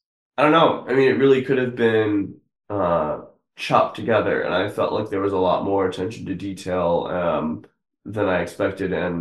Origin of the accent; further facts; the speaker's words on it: Texas, United States; we can also talk about the Texas authenticity and that representation, since we're both Texan.